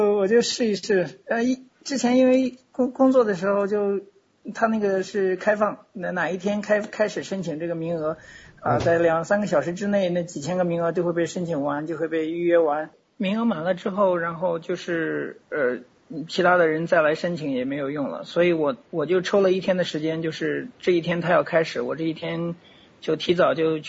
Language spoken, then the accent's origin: Chinese; Henan, China; 因为我的老家是在河南嘛。